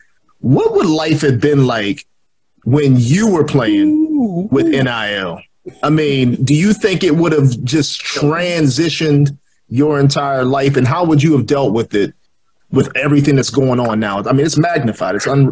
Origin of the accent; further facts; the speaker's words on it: Pittsburgh, Pennsylvania, United States; also born or lived in Columbus; I actually, outside of living, growing up in Pittsburgh, I spent a year in Columbus, so I know what that rivalry is like.